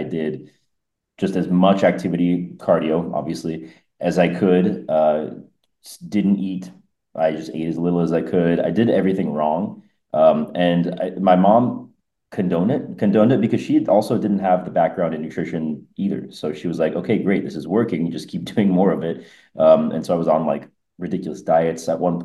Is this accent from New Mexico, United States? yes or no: yes; New Mexico, United States; moved away as an adult; now in Montreal, Canada; So I'm originally from New Mexico. So I got my degree in New Mexico. I moved to Montreal